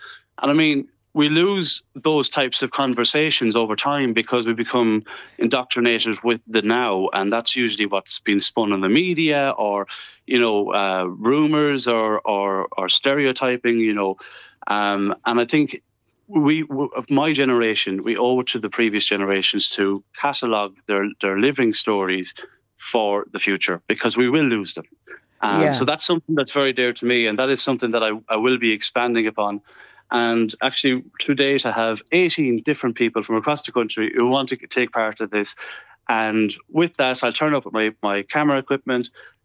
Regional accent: Ireland; I'm a traveller, but I'm also Irish

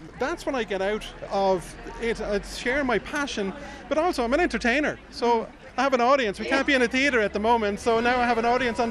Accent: Kilkenny, Leinster, Ireland; Well, I think growing up in Kilkenny, you couldn't but fall in love with history.

